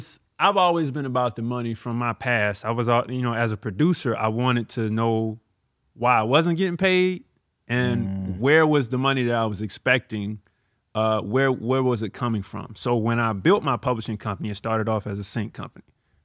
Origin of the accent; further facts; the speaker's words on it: Savannah, Georgia, United States; My hometown, Savannah, Georgia. That's where I'm from.